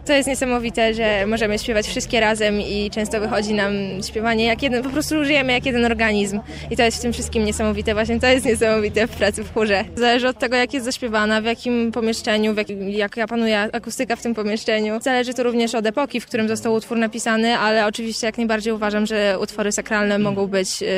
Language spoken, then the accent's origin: Polish; Białystok, Podlaskie Voivodeship, Poland; jesteśmy z Białegostoku.